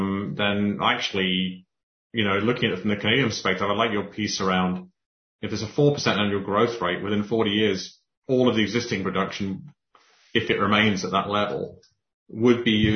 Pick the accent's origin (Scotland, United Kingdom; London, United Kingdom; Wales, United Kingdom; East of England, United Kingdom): Scotland, United Kingdom; I'm originally from Scotland